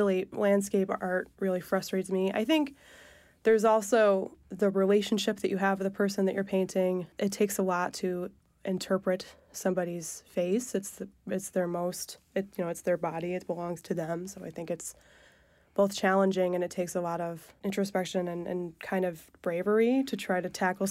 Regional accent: Elmira, New York, United States; I come from Elmira. It's a very economically depressed area.

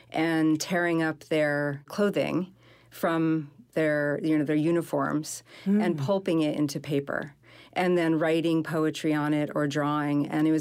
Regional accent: Burlington, Vermont, United States; Well, I grew up in Burlington, Vermont, and my dad would go duck hunting.

